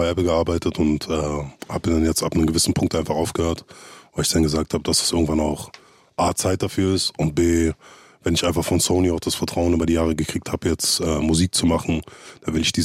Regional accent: Berlin, Germany; an Lichterfelde, beziehungsweise an dem Bezirk, wo ich aufgewachsen bin, die Thermometersiedlung

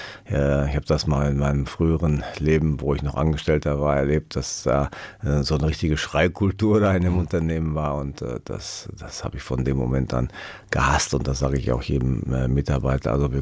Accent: Erlinghausen, North Rhine-Westphalia, Germany; Und hinter Erlinghausen, meinem Heimatort, einen Kilometer später, ist die hessische Grenze.

